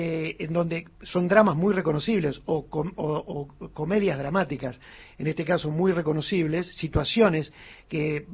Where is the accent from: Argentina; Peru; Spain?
Argentina; Buenos Aires; born there; incluso a los que somos porteños de nacimiento, porque hay filiaciones que vienen de diferentes provincias y eso también nos identifica.